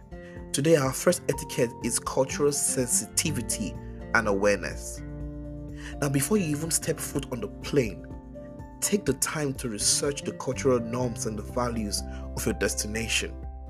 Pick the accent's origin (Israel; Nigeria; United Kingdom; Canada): Nigeria; now in United States; Growing up in Nigeria, it's hard to look your parents in the eyes because it's a form of disrespect.